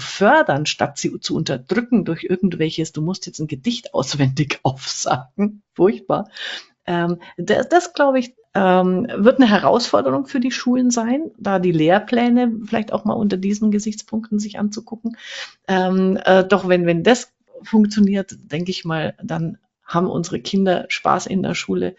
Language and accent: German; Fürth, Bavaria, Germany; ich komme ja auch aus Fürth, also fränkisch, die Bratwürste in der Semmel